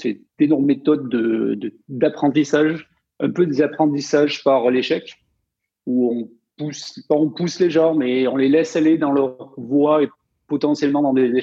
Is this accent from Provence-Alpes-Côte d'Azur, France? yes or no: yes; Provence-Alpes-Côte d'Azur, France; J'ai 53 ans, je viens des Hautes-Alpes.